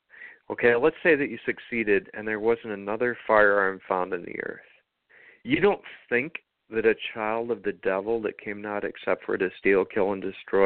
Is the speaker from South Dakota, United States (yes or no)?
yes; South Dakota, United States; also born or lived in Iowa; Absolutely, unequivocally thankful that I grew up in South Dakota and Iowa.